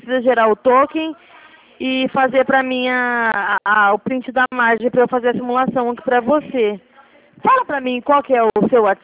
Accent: São Paulo, Brazil; Sou do estado de São Paulo.

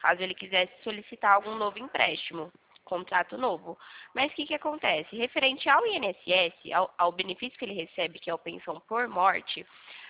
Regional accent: São Carlos, São Paulo, Brazil; Não, não, eu sou aqui de São Carlos.

